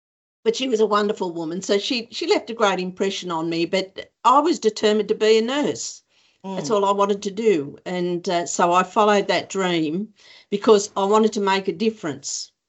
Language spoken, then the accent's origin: English; Newcastle, New South Wales, Australia; I was born at Hillcrest Hospital. In Merriweather. So Merriweather's a beachside suburb of Newcastle.